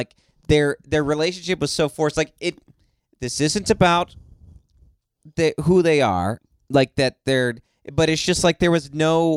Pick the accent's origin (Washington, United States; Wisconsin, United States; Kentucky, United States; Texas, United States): Kentucky, United States; I'm from Kentucky. Kentucky.